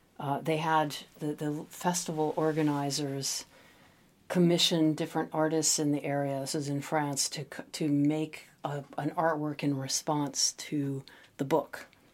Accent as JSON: {"language": "English", "town": "Washington", "region": "District of Columbia", "country": "United States", "said": "I was a kid from Washington, D.C., and New York is really terrifying in the early 80s."}